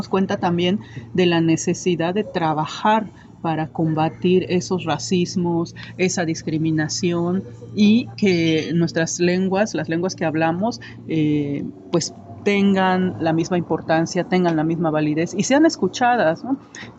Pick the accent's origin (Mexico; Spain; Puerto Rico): Mexico; Juchitán, Oaxaca; soy hablante del Diyaza, o zapoteco de la región del Istmo, soy originaria de Juchitán, Oaxaca